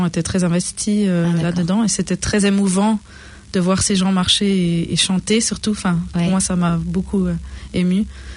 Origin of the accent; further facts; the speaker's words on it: Neuchâtel, Switzerland; j'ai 34 ans et je viens de Suisse, donc Neuchâtel.